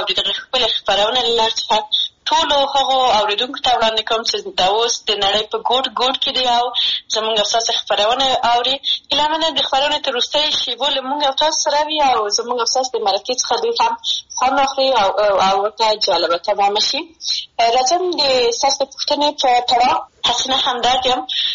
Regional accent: Maidan Wardak, Afghanistan; born or raised there

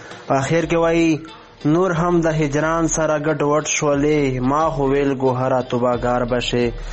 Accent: Bannu, Khyber Pakhtunkhwa, Pakistan; د پاکستان بنو زیلی څخه یم.

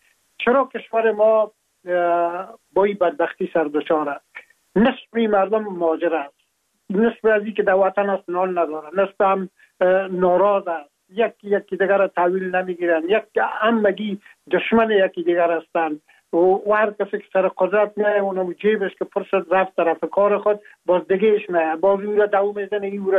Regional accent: Afghanistan; now in France

